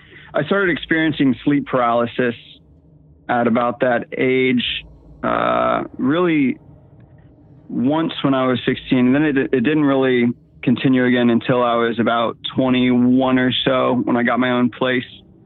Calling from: Virginia, United States; I'm calling from Virginia. Sitting here with my wife.

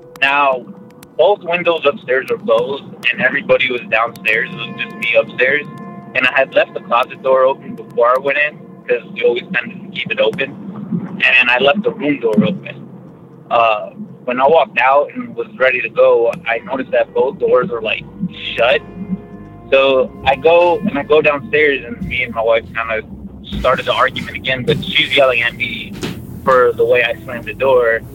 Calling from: Dallas, Texas, United States; from Dallas, Texas again.

